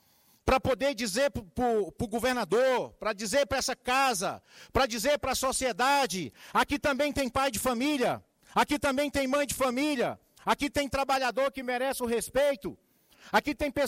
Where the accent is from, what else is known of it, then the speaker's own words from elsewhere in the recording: Planaltina, Federal District, Brazil; Eu fui nascido e criado em Planaltina